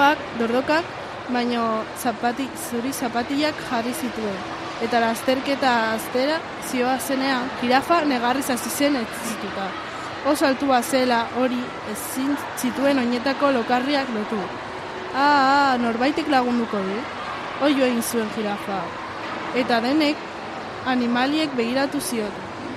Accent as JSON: {"language": "Basque", "town": "Alonsotegi", "region": "Basque Country", "country": "Spain", "said": "Alonsotegitik"}